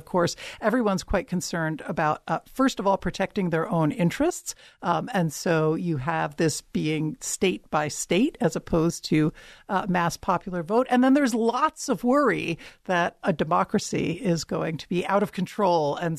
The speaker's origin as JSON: {"language": "English", "town": "Philadelphia", "region": "Pennsylvania", "country": "United States", "tie": "born or raised there", "said": "but that also happens to be my hometown."}